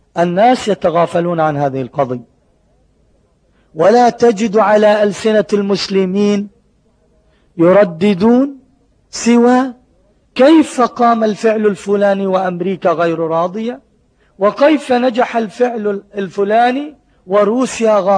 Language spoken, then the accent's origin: Arabic; Palestine; أنا فلسطيني قادم من معارك مهزوم فيها،